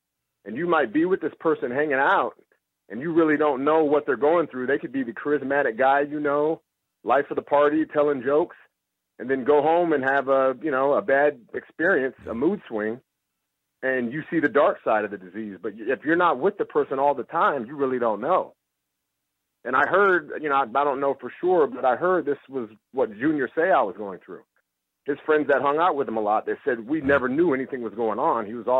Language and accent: English; San Francisco, California, United States; I grew up in the Bay Area from San Francisco.